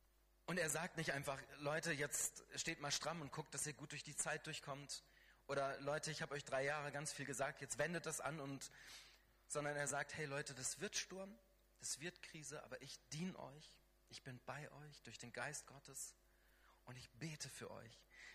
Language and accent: German; Baden-Württemberg, Germany; Wir kommen aus Baden-Württemberg.